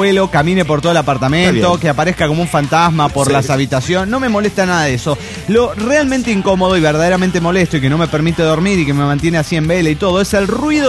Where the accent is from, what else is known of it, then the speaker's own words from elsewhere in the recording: Argentina; Hola, chicos … de Argentina.